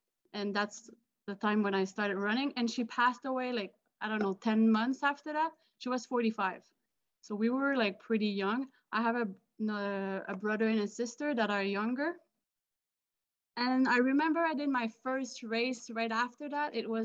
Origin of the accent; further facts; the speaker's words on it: Quebec City, Quebec, Canada; I grew up in Quebec City. I played basketball in high school, but there was no track and field.